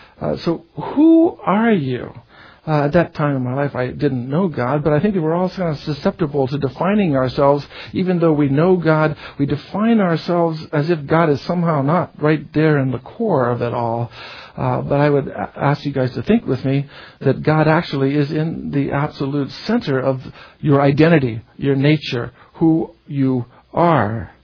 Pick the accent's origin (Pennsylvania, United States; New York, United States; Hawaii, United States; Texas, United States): Hawaii, United States; Tantalus; We grew up on Tantalus.